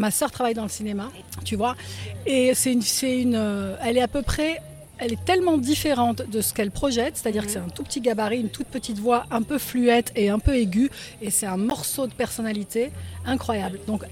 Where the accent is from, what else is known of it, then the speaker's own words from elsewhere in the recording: France; moved away as an adult; now in Belgrade, Serbia; donc je suis française, mère de 3 enfants qui sont grands tous les 3. J'habite Belgrade depuis... 2003, donc ça fait 23 ans